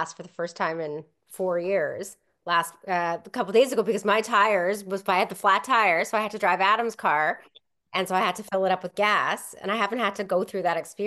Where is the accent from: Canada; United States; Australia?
Canada; Winnipeg, Manitoba; Winnipeg, we had full serve. Like when I grew up